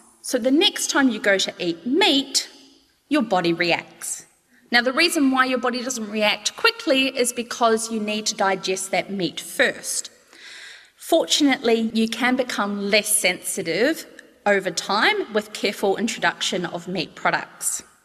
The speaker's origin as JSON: {"language": "English", "region": "South Island", "country": "New Zealand", "tie": "born or raised there", "said": "I grew up in New Zealand"}